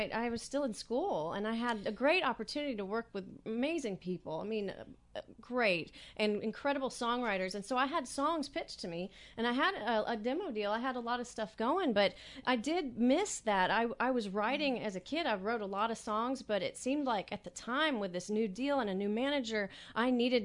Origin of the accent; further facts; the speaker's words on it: Portland, Oregon, United States; I'm from Portland, Oregon.